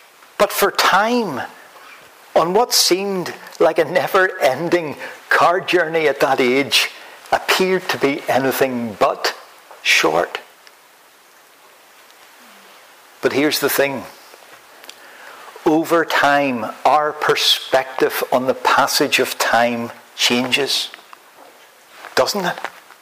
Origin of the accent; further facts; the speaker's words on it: Northern Ireland, United Kingdom; You might have guessed that I come from Northern Ireland.